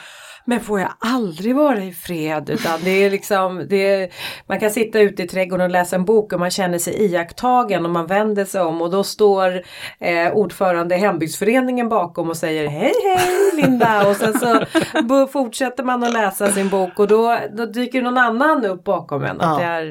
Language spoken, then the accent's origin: Swedish; Stockholm, Stockholm County, Sweden; jag är uppvuxen i Stockholm, att det här är ändå en trygg plats för mig att vara på, för att den är sån igenkänning.